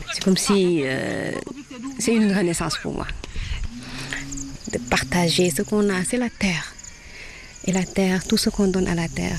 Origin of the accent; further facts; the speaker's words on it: Sébikotane, Dakar, Senegal; Oui, je suis de Sébi Kotane.